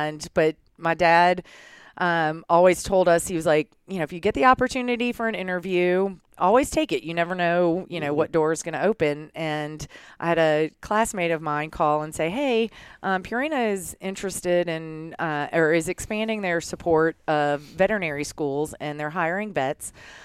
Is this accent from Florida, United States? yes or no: no; Baton Rouge, Louisiana, United States; also born or lived in Austin, Texas; now in Boulder, United States; We still go back in vacation, but I grew up in Baton Rouge for sure.